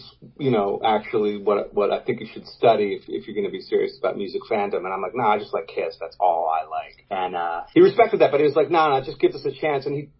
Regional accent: Detroit, Michigan, United States; born there; Earliest musical recollection is I was born in Detroit.

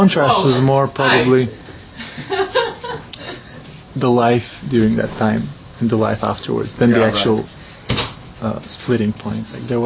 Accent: Plovdiv, Plovdiv Province, Bulgaria; English is a second language; I'm from Plovdiv, which is the second biggest town, which is, you know, kind of a major area for the country.

